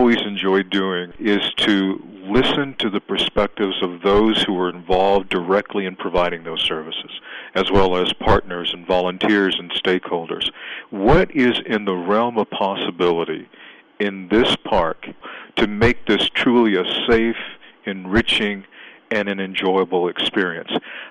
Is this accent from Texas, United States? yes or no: yes; Texas, United States; We're country folk, and we're from Southeast Texas, about 60 miles south of Houston, a small agricultural community of, at that time, was around 10 to 12,000 people.